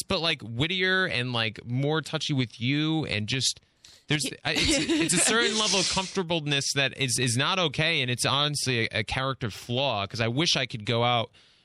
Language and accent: English; Rhode Island, United States; moved away as an adult; now in Los Angeles, United States; I was born and raised 29 years in Rhode Island. I never lived 20 minutes from my friends.